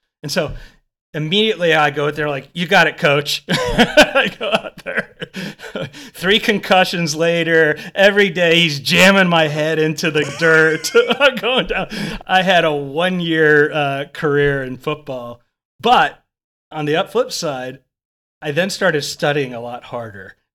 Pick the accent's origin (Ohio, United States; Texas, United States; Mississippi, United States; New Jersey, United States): Texas, United States; I grew up in Texas